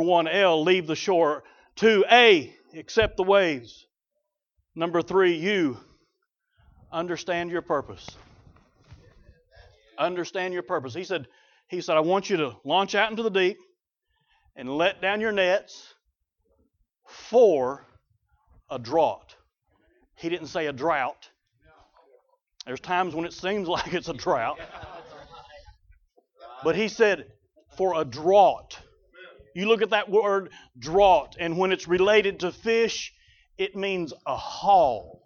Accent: Oklahoma, United States; I grew up in Oklahoma on a farm. Both my granddads were farmers.

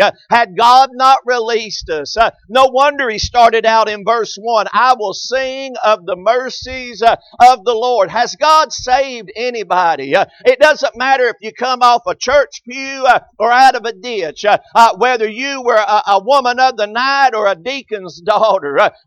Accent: Knoxville, Tennessee, United States; But when every time I come through Knoxville, my hometown, I see an exit.

